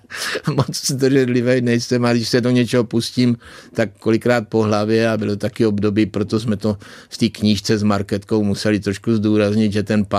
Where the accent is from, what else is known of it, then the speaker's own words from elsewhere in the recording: Otrokovice, Zlín Region, Czechia; A tam u nás v Otrokovicích se to zpívalo s harmonikou všechno hodně, takže to ve mně zůstalo.